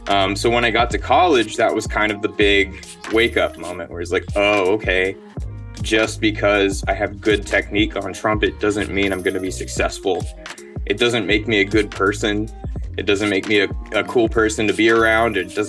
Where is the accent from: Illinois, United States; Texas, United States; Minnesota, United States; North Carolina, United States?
Texas, United States; Houston; I grew up in Houston, Texas.